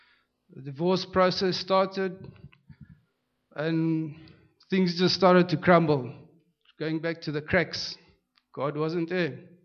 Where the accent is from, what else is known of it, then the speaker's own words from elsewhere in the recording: Zimbabwe; now in Johannesburg, South Africa; as I progressed, I moved from Zimbabwe and I landed up in Johannesburg.